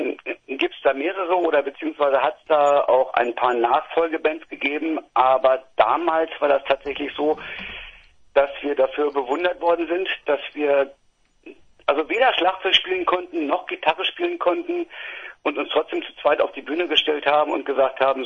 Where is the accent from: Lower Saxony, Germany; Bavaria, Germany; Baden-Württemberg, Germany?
Lower Saxony, Germany; Hanover; Wir kommen aus Hannover. Wir sind immer in Hannover geboren worden und deswegen werden wir auch immer aus Hannover kommen.